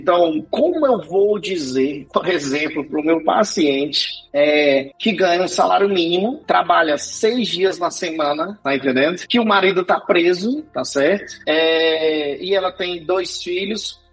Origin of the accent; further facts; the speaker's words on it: Ceará, Brazil; Aí eu sou cearense, então o cearense, eu não consigo nem quero apagar assim meus sotaques e tudo.